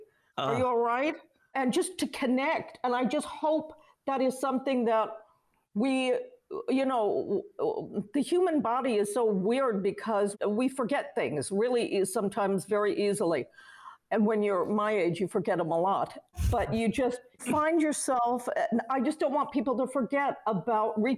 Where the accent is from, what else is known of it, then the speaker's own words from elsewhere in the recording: Los Angeles, California, United States; also born or lived in London, United Kingdom / New York, United States; I didn't really grow up in Hollywood. I grew up in Los Angeles, London, and New York because mm-hmm. my mom was always on the road.